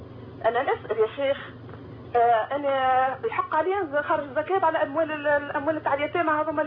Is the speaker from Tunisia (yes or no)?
yes; Tunisia